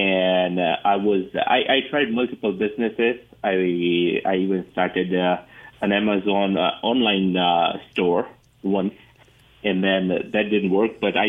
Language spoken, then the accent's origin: English; India; English is a second language; moved away as an adult; now in United States; I came from, in 2006, I came from India to U.S. To work in IT industry. I worked in IT for 13 years here in the United States.